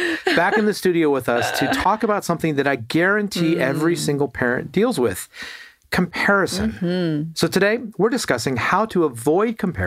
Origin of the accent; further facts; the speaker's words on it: South Africa; now in United States; I grew up in South Africa.